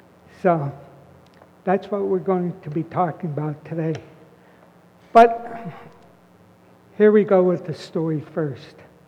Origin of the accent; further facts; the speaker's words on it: Shenandoah, Pennsylvania, United States; See, I was born in Shenandoah, and that's where I grew up in the coal regions.